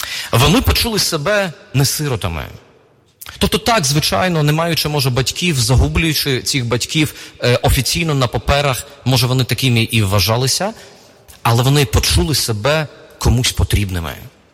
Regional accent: Odesa, Odesa Oblast, Ukraine; В моєму рідному місті, в Одесі, в 90-х роках, була великою проблема безхатченків.

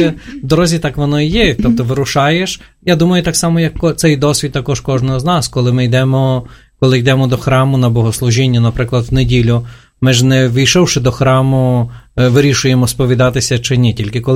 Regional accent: Ivano-Frankivsk, Ivano-Frankivsk Oblast, Ukraine; now in Kyiv, Ukraine; я сам з Івано-Франківська іммігрував до Києва і тут також намагаюся будувати свій дім.

